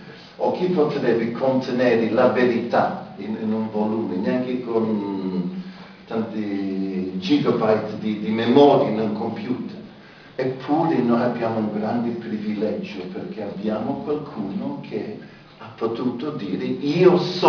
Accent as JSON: {"language": "Italian", "country": "United Kingdom", "second_language": "Italian", "said": "io da inglese vedo il sole, esco senza niente"}